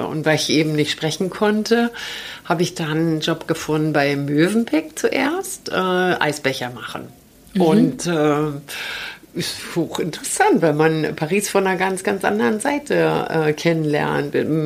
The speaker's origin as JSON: {"language": "German", "region": "Berlin", "country": "Germany", "tie": "born or raised there", "said": "Versetzt wurde ich als kleines Kind, weil meine Familie aus Westdeutschland nach Berlin umgezogen ist und die kommen aus dem Rheinland."}